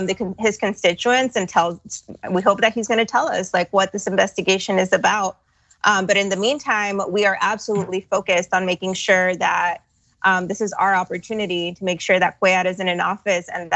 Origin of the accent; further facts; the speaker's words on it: Laredo, Texas, United States; who has been representing my hometown of Laredo in various capacities.